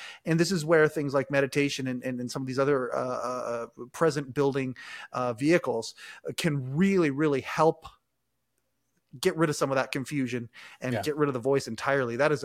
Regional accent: Western Canada, Canada; born and raised in Western Canada

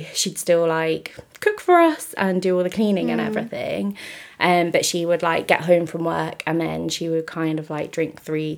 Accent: London, United Kingdom; So I grew up just outside of London by Heathrow Airport.

